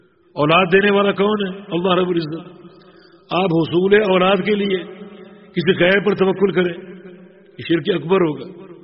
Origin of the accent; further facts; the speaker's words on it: Sindh, Pakistan; میرا تعلق صوبہ سندھ سے ہے, پاکستان سے